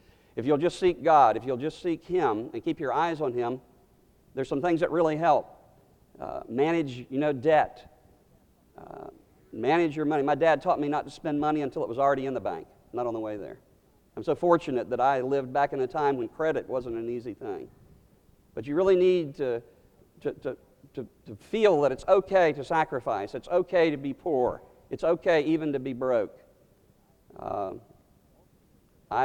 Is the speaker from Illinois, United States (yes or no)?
no; Miami, Florida, United States; I grew up in Miami, Florida.